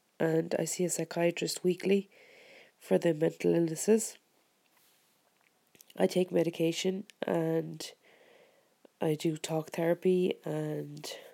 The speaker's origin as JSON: {"language": "English", "town": "Cork", "region": "Munster", "country": "Ireland", "said": "I'm from Ireland. I'm from Cork in Ireland, which is in the south of Ireland, and I'm 35 years old, and I live alone with my guide dog"}